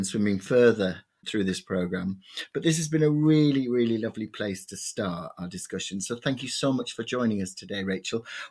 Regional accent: North West England, United Kingdom; Not just because I'm from Cumbria, just to be clear.

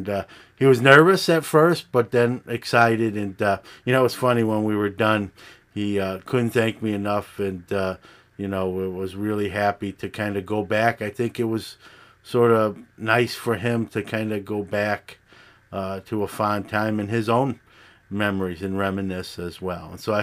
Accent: Brooklyn, New York, United States; I'm also from Brooklyn, but he was there a lot longer than me.

